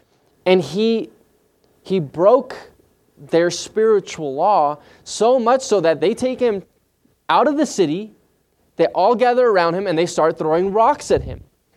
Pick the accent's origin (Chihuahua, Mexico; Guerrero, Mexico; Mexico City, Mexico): Chihuahua, Mexico; Juarez; also born or lived in United States; So I was born here in the States. Very thankful for that. But I grew up very close to my family in Mexico, right across the border in the city of Juarez.